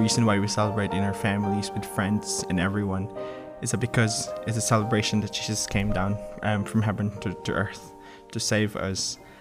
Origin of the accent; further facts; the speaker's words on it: Philippines; and I'm from the Philippines, and Christmas for me is about celebration.